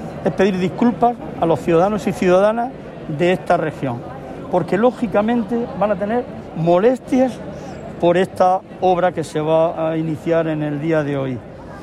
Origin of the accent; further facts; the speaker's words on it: Region of Murcia, Spain; la verdad que como murciano, como delegado al Gobierno, me afecta enormemente